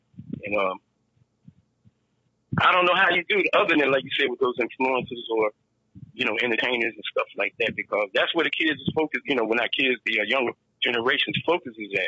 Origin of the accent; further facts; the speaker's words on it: Philadelphia, Pennsylvania, United States; Because I told him I was from Philly, and he's from Pittsburgh.